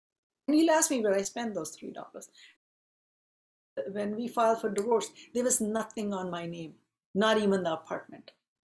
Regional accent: Punjab, India; So my mother was into South Indian culture, even growing up in Punjab. We grew up very liberal, very different.

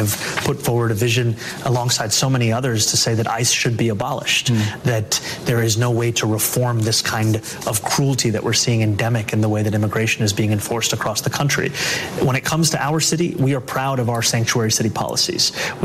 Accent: New York City, New York, United States; I have an advantage in that we are both from New York City.

